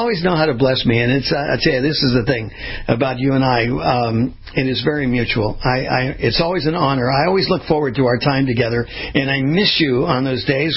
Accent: California, United States; that's my old stomping grounds. There, you know, I grew up in Ventura County.

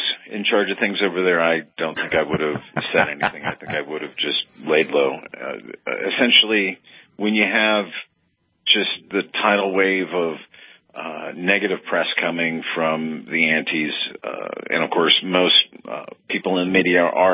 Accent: California, United States; now in Nevada, United States; I'm a Californian. I'm one of the few that wants to stand and fight.

